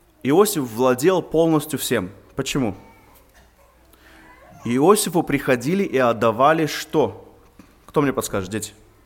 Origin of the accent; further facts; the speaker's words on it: United States; Я когда был маленьким, я вырос здесь в Америке.